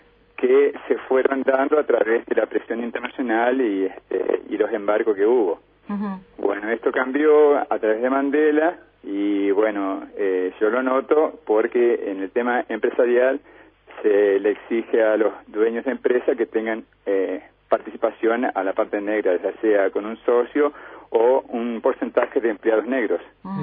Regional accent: Paraná, Entre Ríos, Argentina; Yo soy de Paraná, vivo allá y trabajé mucho tiempo acá y tengo intenciones de volver.

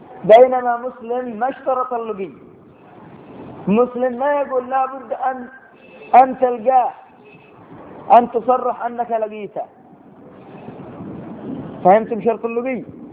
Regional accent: Sanaa, Yemen; مثلا أنت عندنا في صنعاء، أنت عندنا في اليمن

